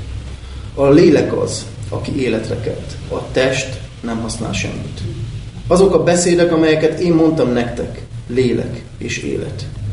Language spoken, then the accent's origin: Hungarian; Füzesabony, Heves, Hungary; én mondjuk füzesabonyban nőttem föl